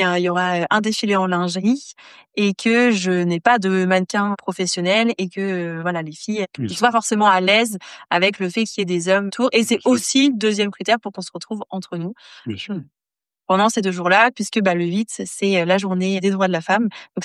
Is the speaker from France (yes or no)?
yes; Normandy, France; Sur Malonnet, dans ma ville natale, j'organise un salon qui va accueillir 30 d'entrepreneuses normandes